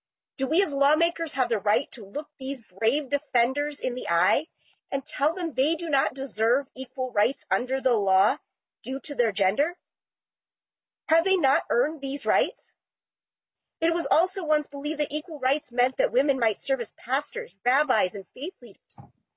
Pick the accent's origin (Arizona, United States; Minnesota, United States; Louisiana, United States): Minnesota, United States; The Minnesota State Constitution is a reflection of who we are as a state, our values as Minnesotan